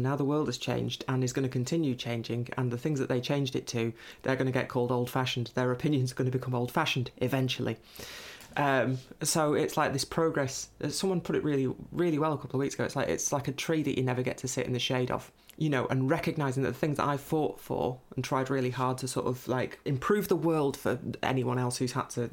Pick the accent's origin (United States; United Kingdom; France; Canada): United Kingdom; North West England; I grew up in Lancashire